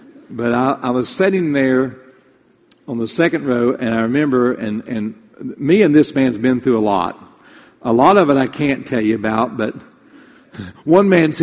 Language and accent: English; West Virginia, United States; You know, Brother John and myself, we grew up in West Virginia.